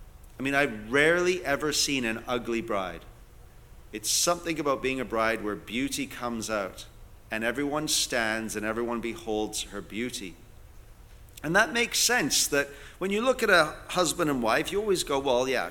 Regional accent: Vancouver, British Columbia, Canada; You know, I'm from Vancouver, and I live in an ostensibly Indian area.

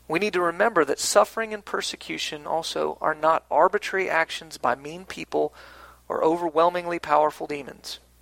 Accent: Florida, United States; I grew up in Hurricane Alley in South Florida, we lived in the middle of the state, and whenever a hurricane came, we left the coast

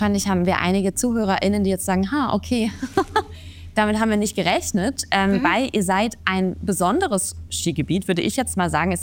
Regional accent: Northern Germany, Germany; Ich komme aus Norddeutschland, deswegen bin ich noch nie in meinem Leben Ski gefahren.

